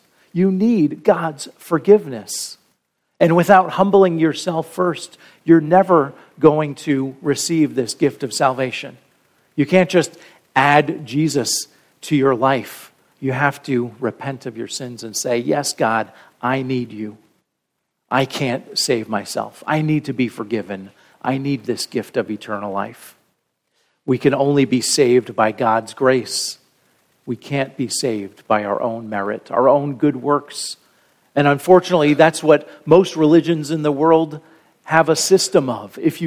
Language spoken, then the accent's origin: English; Ireland; my mom loves tea. And being Irish, we just loved getting her things to go along with tea.